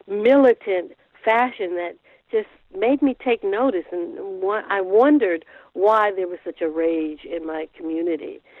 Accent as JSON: {"language": "English", "town": "Oakland", "region": "California", "country": "United States", "tie": "born or raised there", "said": "And again, I grew up in Oakland, California. I saw the Black Panthers. They were omnipresent in my community"}